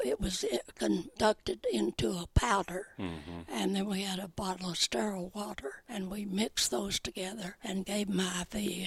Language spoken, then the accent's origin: English; Deep South, United States; And of course, I was from the Deep South.